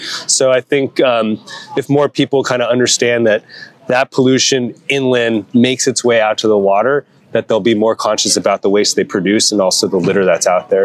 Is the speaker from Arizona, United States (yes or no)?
no; Pasadena, California, United States; Well, I grew up in Pasadena, so not very close to the ocean, but my parents had a place in Carpinteria, just south of Santa Barbara.